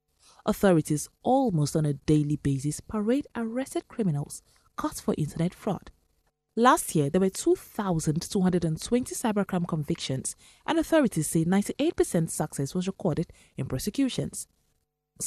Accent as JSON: {"language": "English", "country": "Nigeria", "said": "as a Nigerian, it's annoying to know that somebody somewhere thinks all Nigerians are fraudsters"}